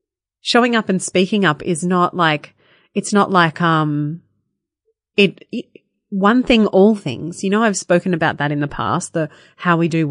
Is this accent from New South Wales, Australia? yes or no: yes; Lennox Head, New South Wales, Australia; It's going to be happening in my hometown of Lennox Head.